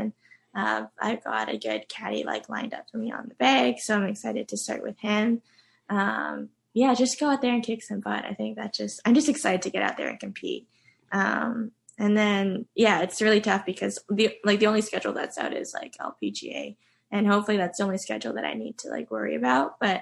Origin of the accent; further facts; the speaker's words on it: Canada; it's not even just like being a Canadian that like you get so much support